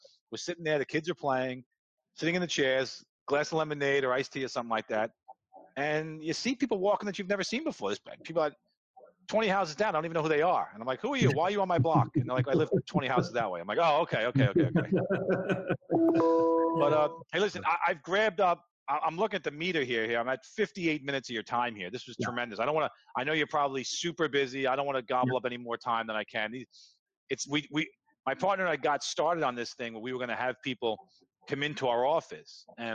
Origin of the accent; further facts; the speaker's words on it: Queens, New York, United States; I'm a Queens kid. I grew up in Queens, New York, and everybody sits on their front porch in Queens.